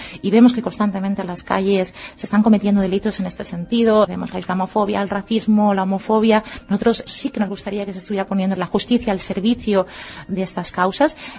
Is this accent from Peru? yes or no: no; Spain; Nosotros somos un número de encausadas, provenimos del País Valencia y de Cataluña, de territorios, países catalanes